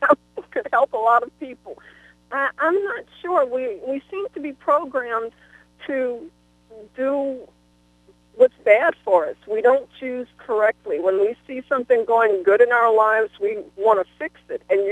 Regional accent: New Orleans, Louisiana, United States; And when I was growing up in New Orleans, we knew our neighbors

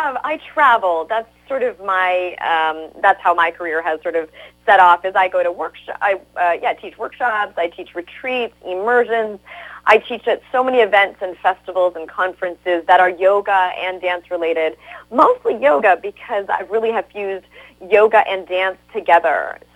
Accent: Canada; even though I was born in Canada, as we grew up, we would always go visit family or friends on the weekend.

